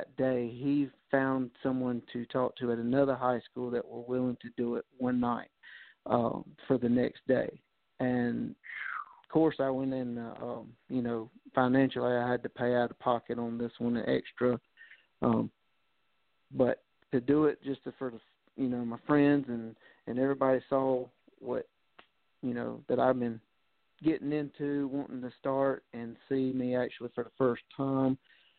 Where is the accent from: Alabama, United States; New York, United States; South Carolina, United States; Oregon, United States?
South Carolina, United States; Anderson; And that was in my hometown in Anderson, South Carolina.